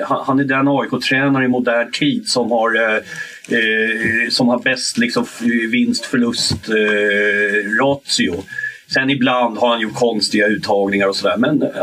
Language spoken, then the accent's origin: Swedish; Gothenburg, Västra Götaland County, Sweden; Jag är göteborgare, jag kommer från Göteborg.